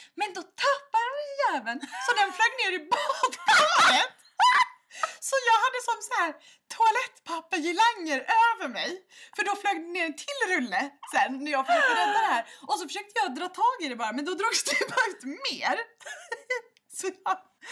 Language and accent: Swedish; Södertälje, Stockholm County, Sweden; Och det här var på tiden när alla vi bodde hemma i Södertälje.